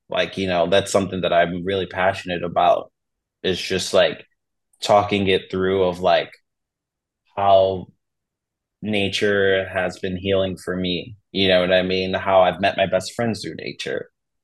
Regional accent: Philadelphia, Pennsylvania, United States; when you're born and raised in Philly with not much resources, you do have friends and stuff like

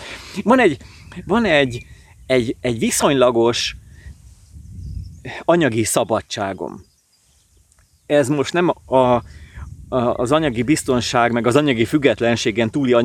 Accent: Pilisvörösvár, Pest, Hungary; now in Budapest, Hungary; Fontos volt, hogy beköltözzek Budapestre, Pilisvörösvárról, mert én vidéki gyerek vagyok egyébként. Ez 1999-ben volt

